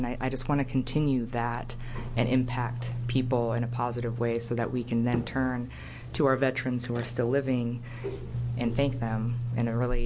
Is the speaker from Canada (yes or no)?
no; Japan; I grew up in Japan, and we're very tradition-based